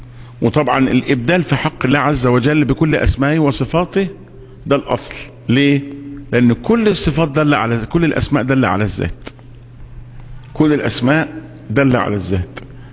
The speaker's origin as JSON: {"language": "Arabic", "town": "Alexandria", "region": "Alexandria Governorate", "country": "Egypt", "said": "احنا عندنا في اسكندريه قولا واحدا النقاب مش واجب"}